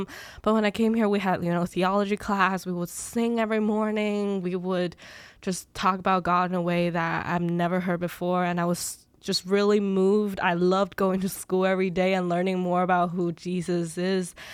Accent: China; Growing up in China, it was really hard because I had something called sensory processing disorder.

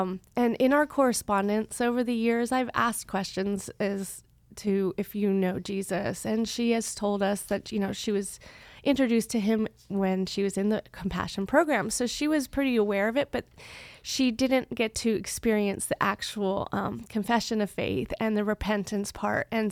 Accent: Womelsdorf, Pennsylvania, United States; Wommelsdorf.

